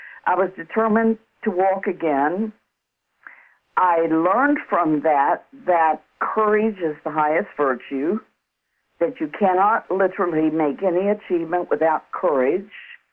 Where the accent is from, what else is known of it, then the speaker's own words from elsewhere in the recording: West Virginia, United States; And I grew up in West Virginia, so I have lots of experiences with taking a stand.